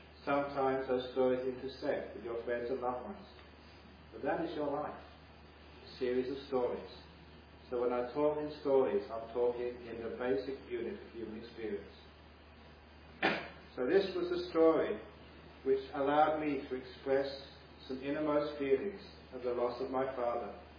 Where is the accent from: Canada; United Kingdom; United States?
United Kingdom; London; now in Australia; Even though that I now live in Australia, I was brought up in London. I was born in 1951. So when I was very young, I used to go to the clubs of pubs, the concert halls in London